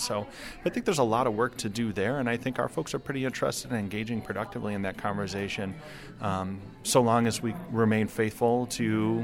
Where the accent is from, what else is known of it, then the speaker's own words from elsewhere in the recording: Holland, Michigan, United States; never known anything other than the bottle deposit law in Michigan, that I grew up in Holland